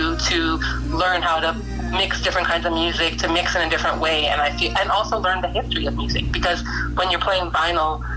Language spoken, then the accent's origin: English; Montreal, Quebec, Canada; growing up in Montreal, in the plateau, there was just diversity just seemed normal at that point.